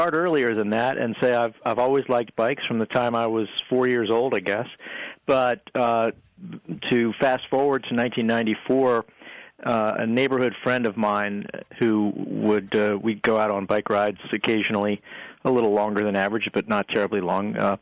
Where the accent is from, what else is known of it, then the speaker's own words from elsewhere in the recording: Pennsylvania, United States; No, I grew up in Pennsylvania, and I moved to Virginia, among other reasons, because I saw a great opportunity for cycling.